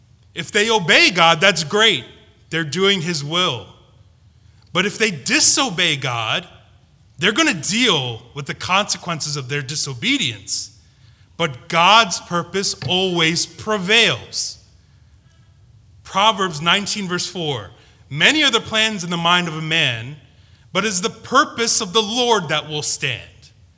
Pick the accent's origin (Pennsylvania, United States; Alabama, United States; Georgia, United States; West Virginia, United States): Pennsylvania, United States; Philadelphia; accent: North Philadelphia Indian; I once, a long time ago, spoke about my North Philadelphia Indian accent. My accent alone can turn heads wherever I go.